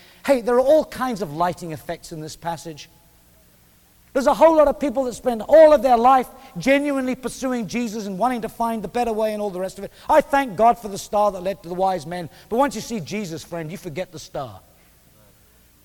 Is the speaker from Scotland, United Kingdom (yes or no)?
yes; Scotland, United Kingdom; maybe I'm stupid and I'm Scottish